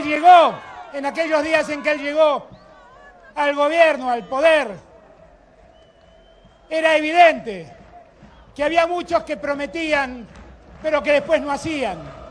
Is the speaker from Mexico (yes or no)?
no; Argentina; No existe la periferia en Argentina, somos todos argentinos y tenemos que construir un país que contenga a todos los argentinos.